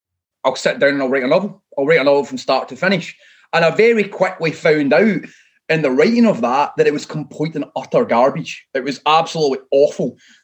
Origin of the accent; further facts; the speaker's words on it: Airdrie, Scotland, United Kingdom; So I made a kind of vow as a child that one day I would write a book about Airdrie, about growing up in Airdrie, that was magical, positive, poetic, optimistic, affirmative, and reflected my true experience of that place.